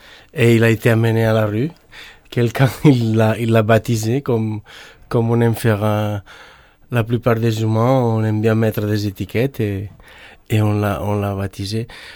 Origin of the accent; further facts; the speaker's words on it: Barcelona, Catalonia, Spain; Chez nous, dans la Méditerranée, en Espagne, à Barcelone, il y a une grande tradition des arts de la rue, des fêtes populaires